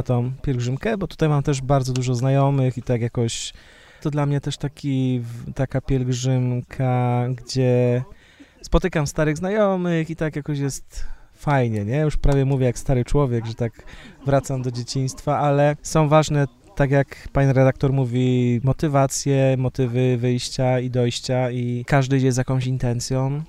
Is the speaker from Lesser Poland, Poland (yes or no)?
no; Wieruszów, Łódź Voivodeship, Poland; also born or lived in Węglewice; now in Kępno, Poland; ja pochodzę z Wieruszowa, znaczy urodziłem się i powiedzmy wczesne dzieciństwo spędziłem w Węglewicach